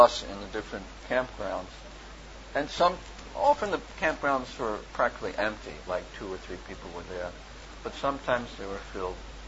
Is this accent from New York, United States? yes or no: yes; New York, United States; because I'm from New York and, you know, work in Texas and people speak in such a way.